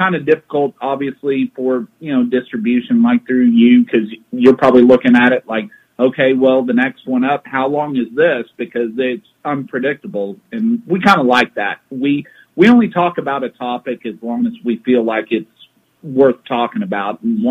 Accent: Texas, United States; We do, and part of being a Texan and going to San Antonio is you pretty much at least have to drive by the Alamo.

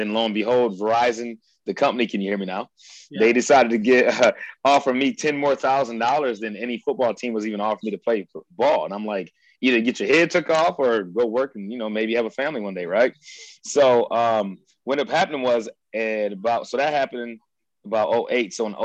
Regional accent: Detroit, Michigan, United States; also born or lived in Adrian; But I was born in Adrian, Michigan, which is only like an hour and a half south, hour and 45 south.

